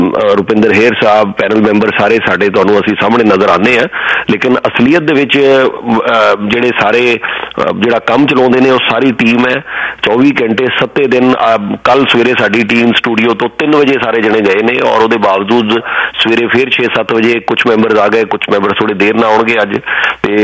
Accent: Punjab, India; ਮੈਂ ਤੇ ਪੰਜਾਬ ਅਸੀਂ ਉੱਥੇ ਜੰਮੇ ਪਲੇ ਹਾਂ ਤੁਸੀਂ ਵੀ ਸਾਰੇ ਪੰਜਾਬ ਹੀ ਆਪਾਂ ਜ਼ਿਆਦਾਤਰ ਜੰਮੇ ਪਲੇ ਹਾਂ ਸਾਰੇ ਪੰਜਾਬ ਦੇ ਵਿੱਚ

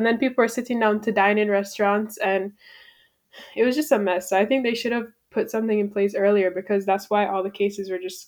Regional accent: Jamaica; now in Canada; I'm an international student, so I came back from Canada to Jamaica for the Christmas.

